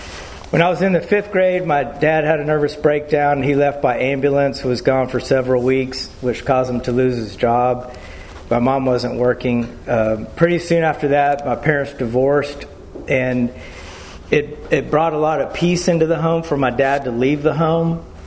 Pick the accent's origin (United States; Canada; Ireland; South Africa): United States; Hobbs, New Mexico; So, I grew up in Hobbs, New Mexico, which is a small town of 30,000 people, and I was in a traditional family of four.